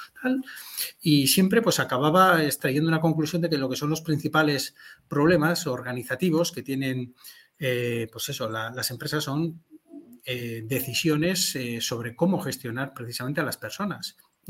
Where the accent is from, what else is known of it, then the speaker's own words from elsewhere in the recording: Zamora, Castile and León, Spain; aparte es un pequeño homenaje también a mi ciudad de origen. Yo nací en Zamora